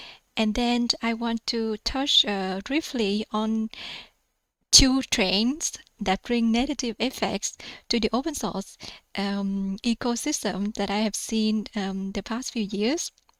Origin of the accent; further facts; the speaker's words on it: Vietnam; I was born and raised in Vietnam.